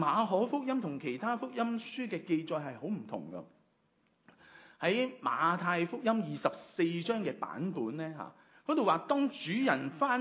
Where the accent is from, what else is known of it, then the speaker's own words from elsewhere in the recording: China; 我觉得就好像我们中国人经常都会讲一句说话